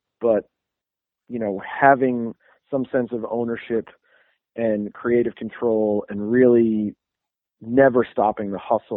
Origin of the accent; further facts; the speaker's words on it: Brooklyn, New York, United States; I'm a Brooklyn guy, right? So I grew up in Bay Ridge.